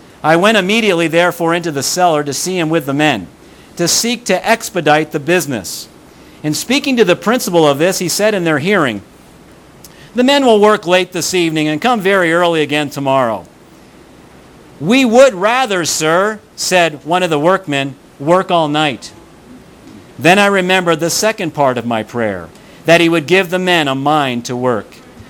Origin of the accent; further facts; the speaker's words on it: Philadelphia, Pennsylvania, United States; Since I'm from Philadelphia, I'll read about Philadelphia.